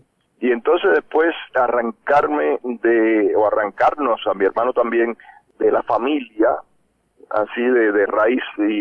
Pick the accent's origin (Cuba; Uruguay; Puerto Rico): Cuba; pensaba que en algún momento me iba a tirar en Cuba, iba a llegar allá